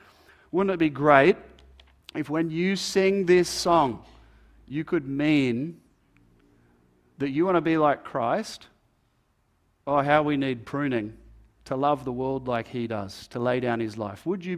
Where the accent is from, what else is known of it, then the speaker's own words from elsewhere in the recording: Terry Hills, New South Wales, Australia; He was busy working on the farm. We grew up in Terry Hills with 9 acres and flowers